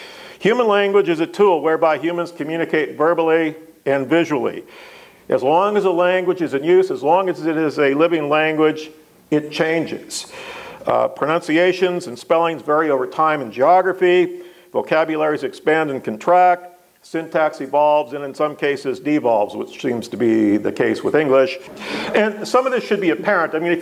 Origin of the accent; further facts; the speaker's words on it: Seattle, Washington, United States; I'm from Seattle.